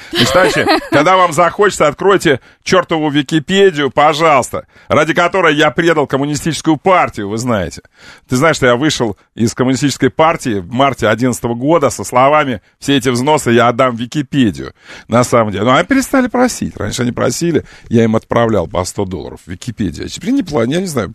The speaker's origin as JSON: {"language": "Russian", "region": "Moscow", "country": "Russia", "said": "Как мы, москвичи"}